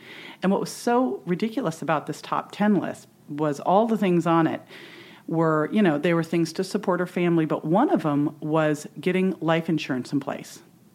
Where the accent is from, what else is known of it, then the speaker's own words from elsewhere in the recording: Berkeley, California, United States; also born or lived in San Francisco; I was born in San Francisco. I grew up in Berkeley.